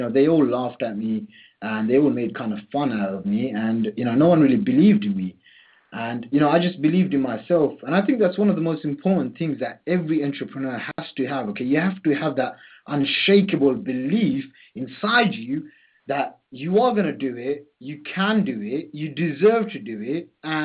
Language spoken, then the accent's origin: English; London, United Kingdom; I'm 21 years old. I'm from London.